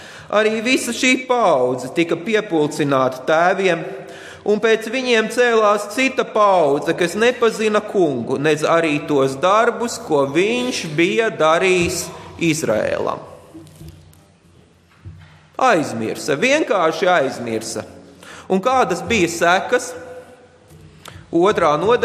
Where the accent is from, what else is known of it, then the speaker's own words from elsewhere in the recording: Valmiera, Valmiera Municipality, Latvia; Vai tāpēc, ka es esmu adventists, es esmu mazāk valmierietis nekā citi valmierieši?